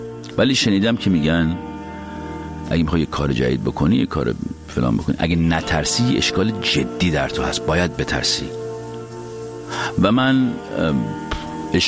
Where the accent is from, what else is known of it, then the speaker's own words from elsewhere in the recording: Iran; چون ما ایرانی هستیم